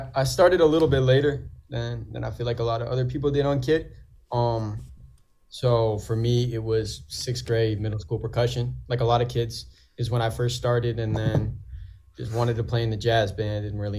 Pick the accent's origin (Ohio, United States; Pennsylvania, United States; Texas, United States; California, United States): Texas, United States; Houston; I'm from Houston, right? So we're back in Houston right now.